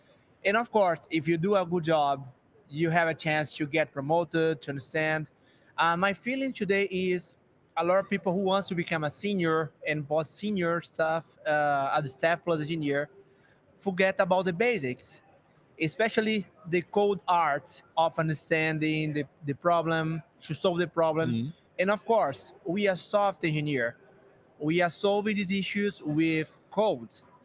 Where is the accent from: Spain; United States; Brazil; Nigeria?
Brazil; now in Portugal; I'm from Brazil. Right now I live in Portugal.